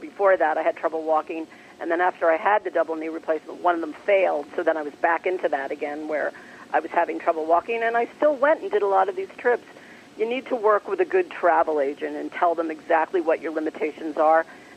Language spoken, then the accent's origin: English; New Jersey, United States; help us, we're from New Jersey